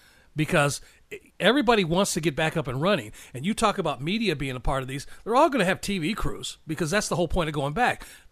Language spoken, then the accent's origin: English; Chicago, Illinois, United States; at least as a Chicagoan, we watched this thing build.